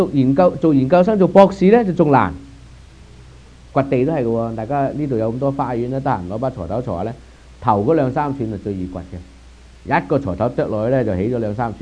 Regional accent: Guangdong, China; 咁而家就等於我哋廣東人食嘢，即係揀飲擇食啊！

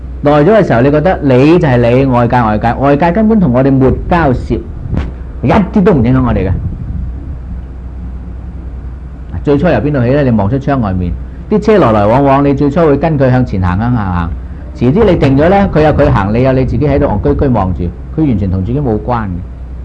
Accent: China; 我們中國人說的牛不飲水呢就不禁得牛頭低

